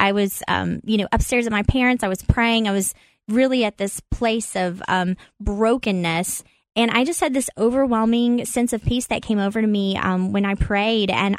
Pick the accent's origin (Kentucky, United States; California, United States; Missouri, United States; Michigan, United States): Kentucky, United States; Corbin; Well, yeah, it's a small town, and it was life growing up was true to that, like a small town feel.